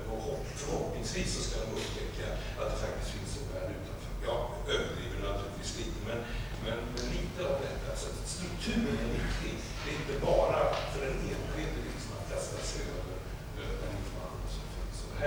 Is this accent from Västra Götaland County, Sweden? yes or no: yes; Trollhättan, Västra Götaland County, Sweden; när jag växte upp så min hemstad Trollhättan så fanns det liksom raggare och mods